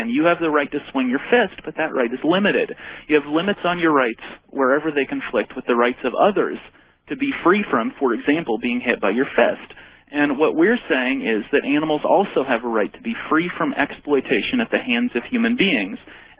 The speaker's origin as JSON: {"language": "English", "region": "Minnesota", "country": "United States", "tie": "born or raised there", "said": "Well, I grew up in Minnesota"}